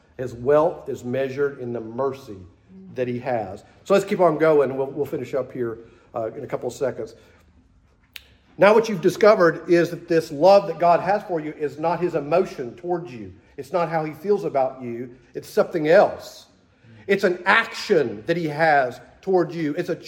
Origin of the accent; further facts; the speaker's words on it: Texas, United States; I'm from Texas. Use small words.